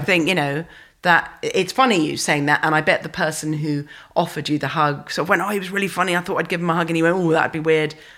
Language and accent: English; England, United Kingdom; you know very well that I was next, but you think because I'm English that you can get ahead of me.